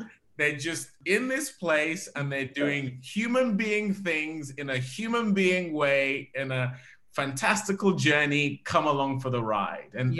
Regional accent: Nigeria; growing up in Nigeria, we are all about that.

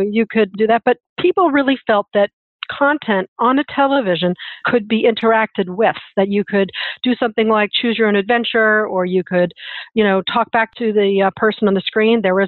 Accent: Columbus, Ohio, United States; like Cube in Columbus, Ohio, my hometown originally

